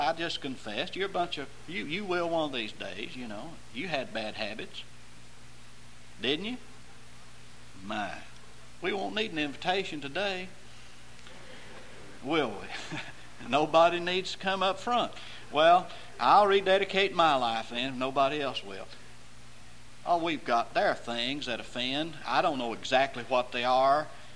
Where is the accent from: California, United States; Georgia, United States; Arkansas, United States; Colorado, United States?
Arkansas, United States; I grew up in North Arkansas, and as far as I know, nearly every adult male smoked.